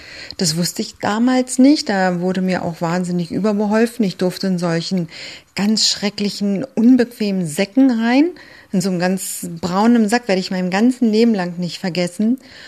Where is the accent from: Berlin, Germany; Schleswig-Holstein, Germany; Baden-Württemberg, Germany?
Berlin, Germany; born there; ich bin Griechin, in Berlin geboren